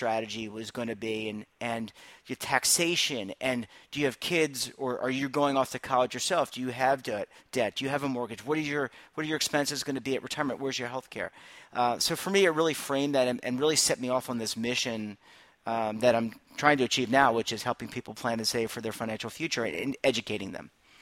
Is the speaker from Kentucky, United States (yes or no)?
no; Baltimore, Maryland, United States; now in New York, United States; I remember I just moved to New York in 2008 from Baltimore, Maryland, my hometown.